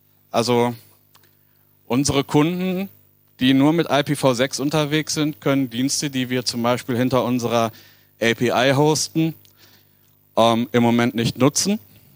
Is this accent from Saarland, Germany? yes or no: no; North Rhine-Westphalia, Germany; ich komme aus Nordrhein-Westfalen